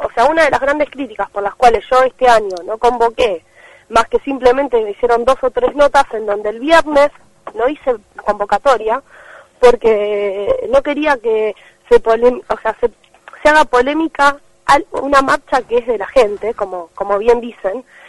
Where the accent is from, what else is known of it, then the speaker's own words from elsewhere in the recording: Pinamar, Buenos Aires Province, Argentina; Yo nací en Pinamar, vi crecer este lugar, sigo colaborando para su crecimiento.